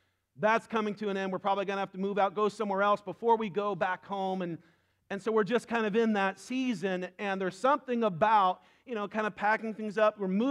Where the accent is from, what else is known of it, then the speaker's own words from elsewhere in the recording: United States; typically I don't have to tell anybody that I'm American. They just know.